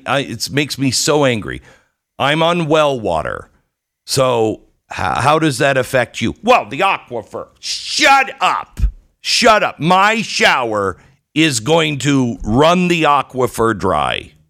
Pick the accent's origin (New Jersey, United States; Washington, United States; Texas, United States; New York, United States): Washington, United States; Seattle; Now, if I live in Seattle, I grew up without air conditioning.